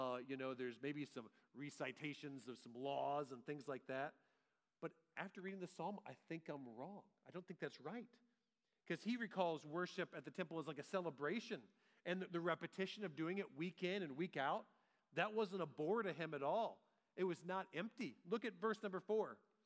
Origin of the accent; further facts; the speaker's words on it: Georgia, United States; many of you know that I grew up in Georgia, and therefore I'm now attached to Georgia sports teams.